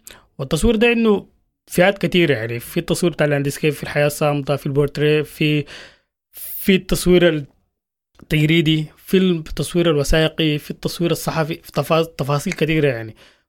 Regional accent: Sudan; نحن طبعا كسودانيين يعني عندنا العاطفه اكثر حاجه يعني.

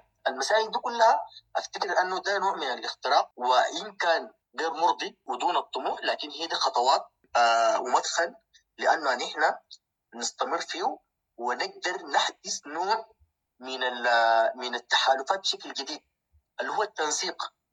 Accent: Sudan; نقول والله العظيم دي ثوابتنا كسودانيين

